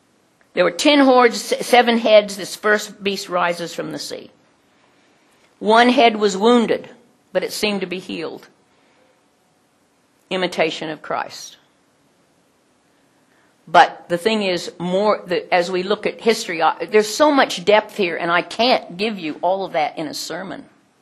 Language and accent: English; United States; I mean, when I grew up in America, 1946 I was born